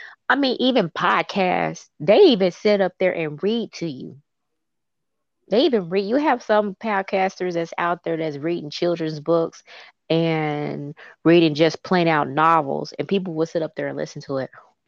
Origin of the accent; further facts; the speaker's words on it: Kansas City, Kansas, United States; See, in Kansas, I'm from Kansas City, Kansas. So people over there, they tend to switch their W's and R's around